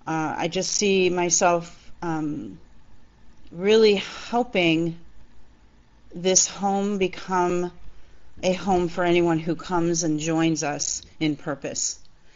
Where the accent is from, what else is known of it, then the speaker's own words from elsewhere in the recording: Cleveland, Ohio, United States; I was a in-house caterer at a synagogue in Cleveland, my hometown